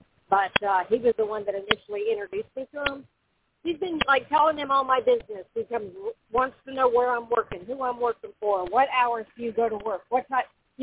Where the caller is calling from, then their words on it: Florida, United States; Oh, I'm sorry. I'm in Florida.